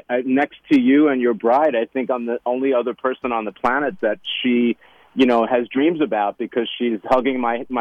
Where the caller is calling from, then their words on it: Boca Raton, Florida, United States; Today I am calling you from Boca